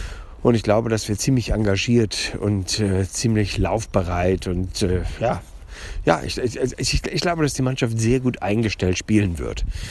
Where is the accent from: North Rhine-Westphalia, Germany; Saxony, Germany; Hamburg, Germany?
Hamburg, Germany; Für mich als Hamburger bin ich schon ziemlich weit südlich